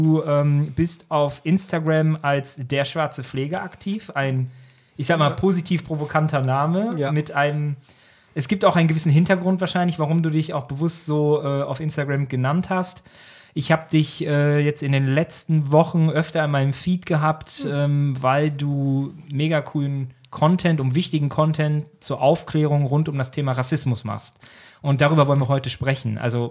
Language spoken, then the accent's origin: German; Dortmund, North Rhine-Westphalia, Germany; Ist ja so meine Heimatstadt. Ich bin da groß geworden.